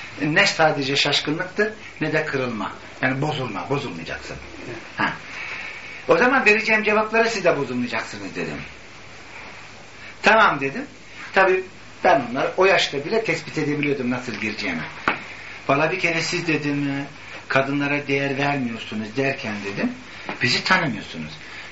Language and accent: Turkish; Belgium; Demesin hoş ben burada Belçika'da büyüdüm dedim.